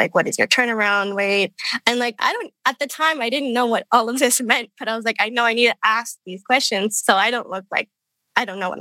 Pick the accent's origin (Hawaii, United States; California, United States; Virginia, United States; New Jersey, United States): Hawaii, United States; I went to Hawaii on vacation because I'm from Hawaii. So I just went back home.